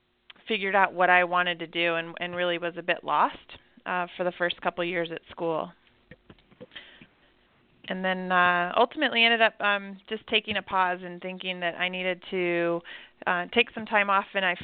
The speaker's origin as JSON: {"language": "English", "town": "Seattle", "region": "Washington", "country": "United States", "tie": "born or raised there", "said": "So I was a young high school graduate at 17 and went away to college. I was born and raised in Seattle."}